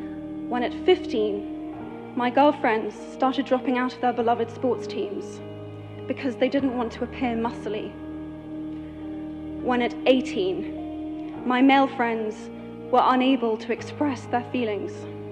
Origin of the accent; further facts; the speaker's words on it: United Kingdom; I am from Britain